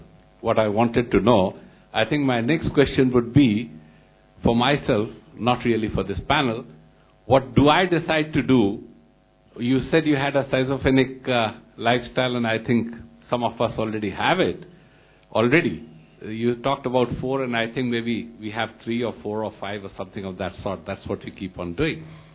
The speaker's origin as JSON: {"language": "English", "town": "Lucknow", "region": "Uttar Pradesh", "country": "India", "said": "I come from Lucknow, where there's an IIM"}